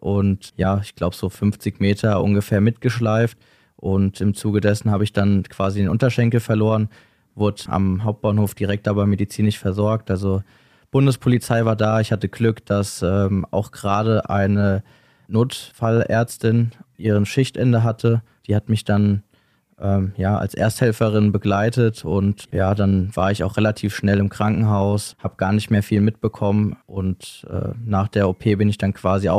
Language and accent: German; Wiesbaden, Hesse, Germany; Ich komme aus Wiesbaden.